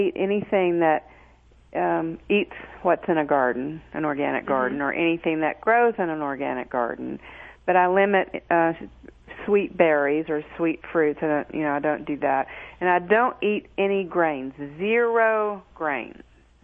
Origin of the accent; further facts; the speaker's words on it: Alabama, United States; I'm from Alabama, and my parents were third cousins, you know. And I'm Cherokee